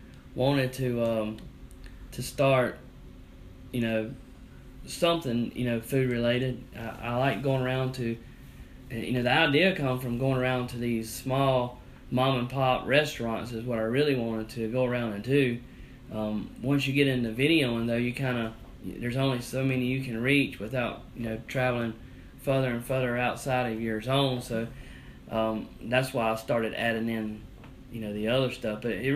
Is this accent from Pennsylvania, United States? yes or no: no; South Carolina, United States; Well, I grew up in the South, you know, South Carolina native and all that.